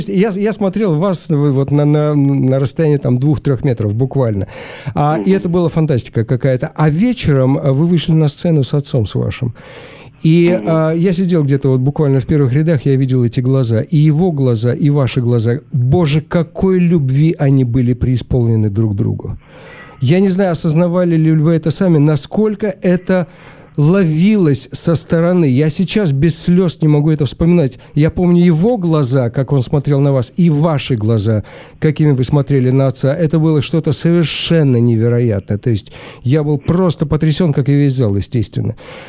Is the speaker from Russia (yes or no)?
no; Almaty, Kazakhstan; я из Алматы сам